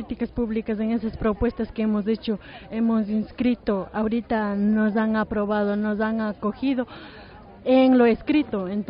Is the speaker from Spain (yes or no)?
no; Chimborazo, Ecuador; Soy de Ecuador, del Sierra Centro de Chimborazo.